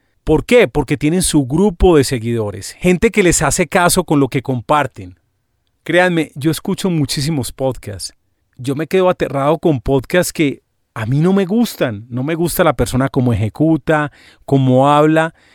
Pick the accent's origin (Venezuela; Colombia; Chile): Colombia; Medellín, Antioquia; yo soy de Medellín. En Colombia nos conocen como paisas, las personas que nacimos en Medellín, en nuestro departamento Antioquia y en otros departamentos cercanos donde hablamos muy parecido.